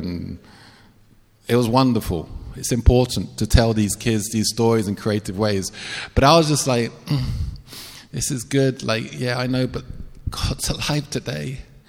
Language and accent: English; England, United Kingdom; I didn't even know them. I'm an English strong boy.